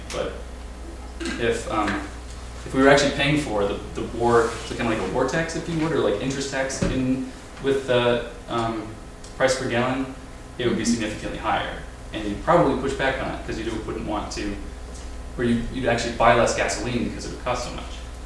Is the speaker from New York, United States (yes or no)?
no; North Dakota, United States; I'm from North Dakota, it's a mess.